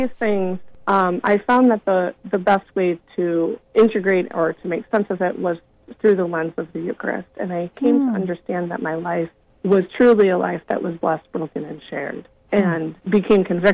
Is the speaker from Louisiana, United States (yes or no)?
no; Iowa, United States; my parents sold the farm that I grew up on in Iowa.